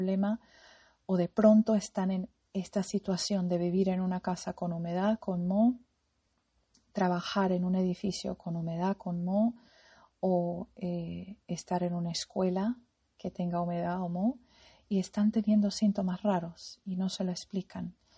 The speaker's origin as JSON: {"language": "Spanish", "country": "United States", "tie": "born there", "first_language": "en", "second_language": "Spanish", "said": "Yo soy de los Estados Unidos, nací en los Estados Unidos, y el inglés es mi primer idioma."}